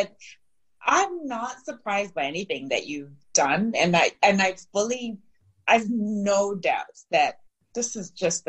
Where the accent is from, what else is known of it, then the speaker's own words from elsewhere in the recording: Zimbabwe; So I was born and raised in Zimbabwe, and I literally was born in a mud hut with no running water, no electricity.